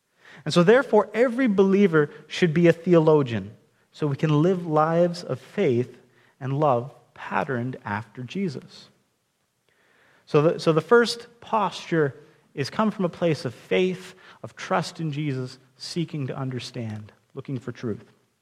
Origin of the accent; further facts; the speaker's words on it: Alberta, Canada; I grew up in Alberta, so that, they're a little bit more conservative than here